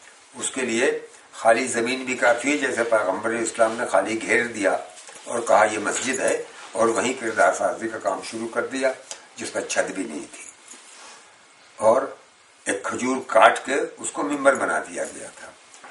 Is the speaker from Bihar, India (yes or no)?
no; Lucknow, Uttar Pradesh, India; हम लखनऊ के रहने वाले हैं, लखनऊ में कम से कम 500 बड़े इमामबाड़े हैं